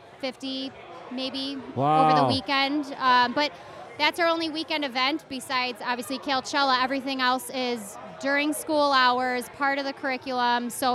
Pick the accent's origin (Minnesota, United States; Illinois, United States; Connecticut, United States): Illinois, United States; Forest Park; I'm from LaGrange, so, like, I grew up in Forest Park